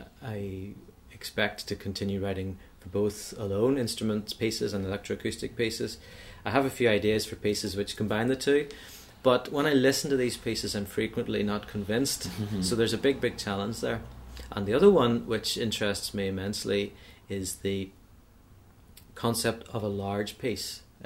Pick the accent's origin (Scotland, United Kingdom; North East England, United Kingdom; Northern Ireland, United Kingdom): Northern Ireland, United Kingdom; I don't feel any awareness of being Northern Irish as a composer, in the same way that I don't feel any awareness of being Irish as a composer or British as a composer.